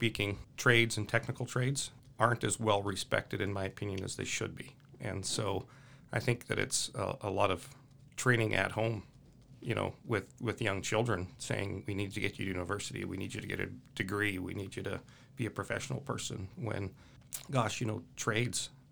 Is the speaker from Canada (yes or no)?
yes; Western Canada, Canada; now in United States; Yeah, so I'm from Canada, Western Canada.